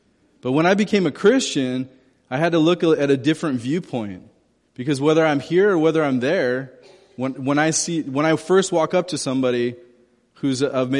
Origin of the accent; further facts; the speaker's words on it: California, United States; I grew up in Southern California.